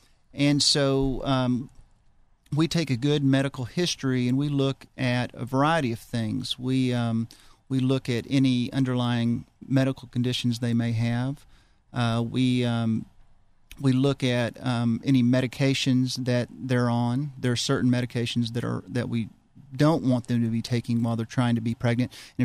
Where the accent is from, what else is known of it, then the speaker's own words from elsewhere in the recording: Hillsboro, Texas, United States; I grew up in the metropolis of Hillsboro, Texas. It's about 2 hours north of Austin. And small town boy.